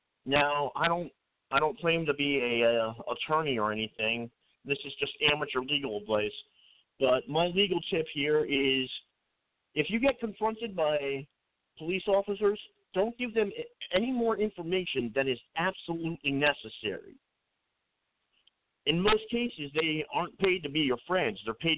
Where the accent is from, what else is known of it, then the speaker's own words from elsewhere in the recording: Connecticut, United States; And here in my home state of Connecticut, Lamont the Lame, Governor Ned Lamont, sworn in as the 89th governor of Connecticut.